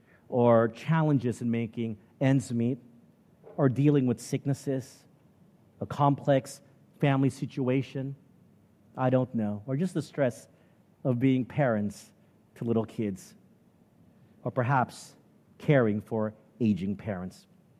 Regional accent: Texas, United States; But since I grew up in Texas, I was exposed to all types of food cuisines.

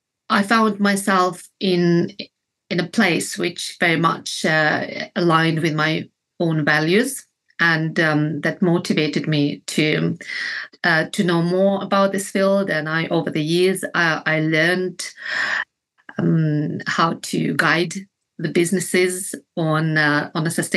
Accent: Kazakhstan; now in London, United Kingdom; Originally I'm from Kazakhstan, and I have been living in London since 2006.

